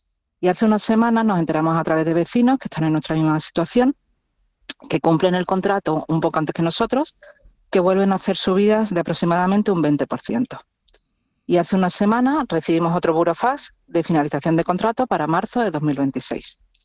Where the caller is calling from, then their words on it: Granada, Andalusia, Spain; soy de Granada.